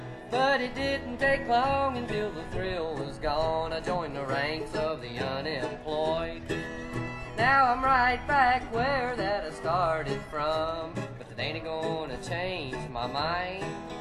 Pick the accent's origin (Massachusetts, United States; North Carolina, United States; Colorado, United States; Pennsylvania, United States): North Carolina, United States; Well, I'm from North Carolina, and I'll do you a song from California.